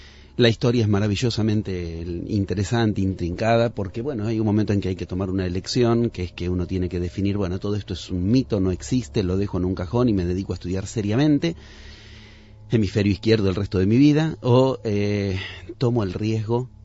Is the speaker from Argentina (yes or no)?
yes; Argentina; Como argentino es normal que uno estudie psicoanálisis. Yo allá tengo una formación rigurosa en psicoanálisis, muy académica, muy ortodoxa.